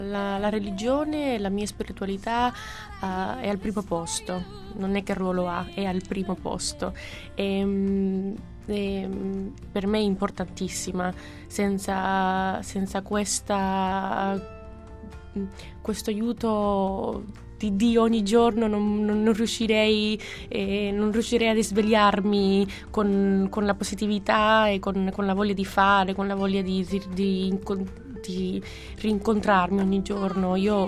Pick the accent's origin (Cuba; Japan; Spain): Cuba; Italian is a second language; è il mio sangue, è la mia patria, la mia terra, un'isola che adoro